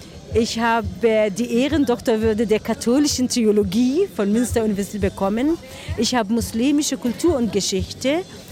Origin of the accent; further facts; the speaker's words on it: Palestine; Bei uns in Palästina ist die griechisch-orthodoxe Kirche die Urkirche.